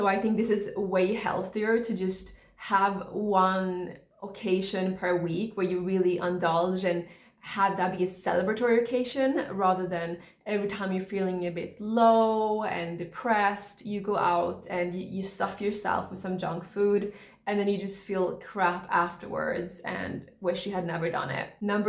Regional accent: Sweden; English is a second language; now in United Kingdom; when I moved from my home country, Sweden. I'm in the UK now.

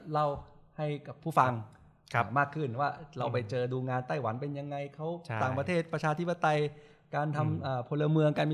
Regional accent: Bangkok, Thailand; แต่เป็นเพราะว่าเราเป็นคนกรุงเทพหรือเปล่า

